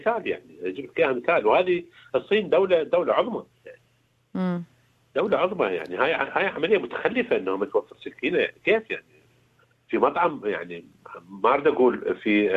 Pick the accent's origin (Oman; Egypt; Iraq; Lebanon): Iraq